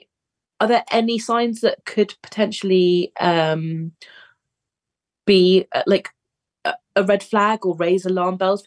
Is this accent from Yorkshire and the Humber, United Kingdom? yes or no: no; Harrow, London, United Kingdom; I've grown up in Harrow, and growing up in London and commuting